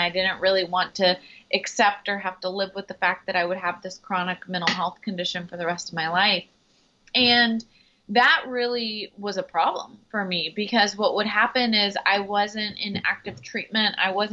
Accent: Houston, Texas, United States; I grew up here in Houston. It's the largest medical center in the world

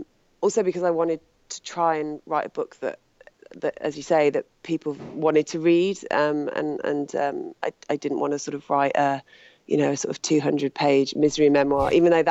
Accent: England, United Kingdom; I grew up in the Midlands

